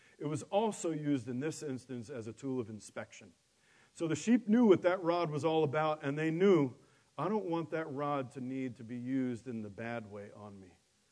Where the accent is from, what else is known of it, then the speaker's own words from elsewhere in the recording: Queens, New York, United States; I certainly never learned it growing up in Queens.